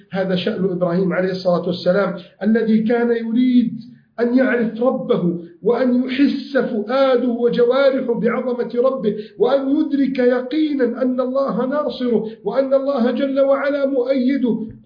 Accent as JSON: {"language": "Arabic", "country": "Egypt", "said": "احفظ بلدنا مصر من كيد الكائدين"}